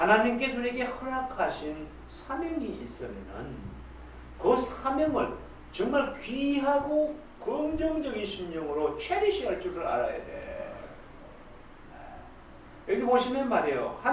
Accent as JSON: {"language": "Korean", "town": "Gimcheon", "region": "North Gyeongsang", "country": "South Korea", "tie": "born or raised there", "said": "김천 가니까 거봉포도가 있더만 우리 고향에."}